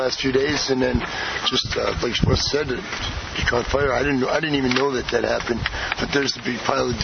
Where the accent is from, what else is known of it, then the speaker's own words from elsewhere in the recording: Wisconsin, United States; now in Santa Cruz, United States; I'm telling you, I'm from Wisconsin, and our fireworks blow Santa Cruz away.